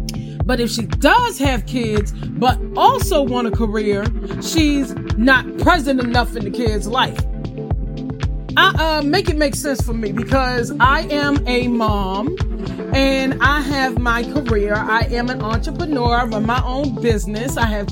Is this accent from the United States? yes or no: yes; Farmville, Virginia, United States; Not only are we at the Williamsburg Bazaar, but we're also in my hometown of Farmville, Virginia at the Blake & Gray Company.